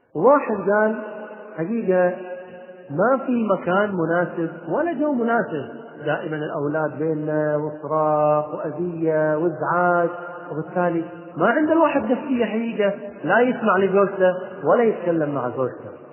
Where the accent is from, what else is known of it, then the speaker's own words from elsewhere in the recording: Kuwait; أنا أذكر واحدة من القصص الطريفة جدا عندنا في الكويت